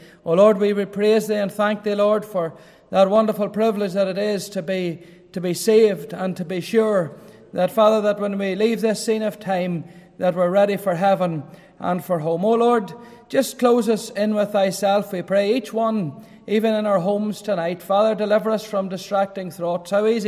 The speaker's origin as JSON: {"language": "English", "town": "Corkley", "region": "Northern Ireland", "country": "United Kingdom", "tie": "born or raised there", "said": "my mind goes back to my childhood days, how I was born there in South Armagh in the townland of Corkley, just about a mile from the border with the Republic of Ireland"}